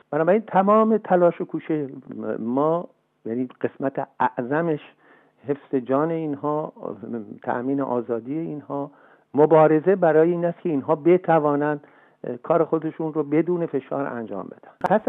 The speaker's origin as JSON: {"language": "Persian", "country": "Iran", "said": "انتخاب من به عنوان یک ایرانی خب یک پیامی هم برای جامعه جهانی داره"}